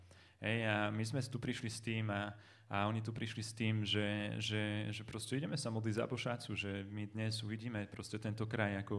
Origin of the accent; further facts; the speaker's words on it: Trenčín, Trenčín Region, Slovakia; a ja som z Trenčína, žijem v Trenčine, mám 27 rokov